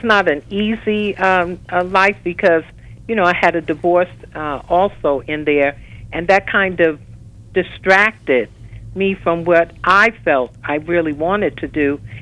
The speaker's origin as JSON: {"language": "English", "region": "New York", "country": "United States", "said": "because I'm from New York, we went to a school that was very diversified in our students"}